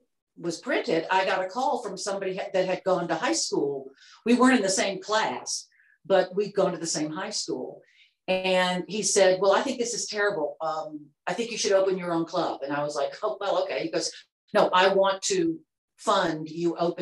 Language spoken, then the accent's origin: English; Atlanta, Georgia, United States; when I thought about moving to New York, I was like, well, look, I can do any show I want to here in Atlanta.